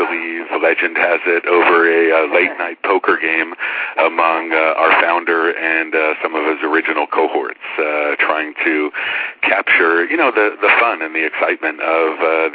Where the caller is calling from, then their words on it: Farmington Hills, Michigan, United States; I'm calling from Farmington Hills, Michigan, which is a suburb right outside the Detroit area.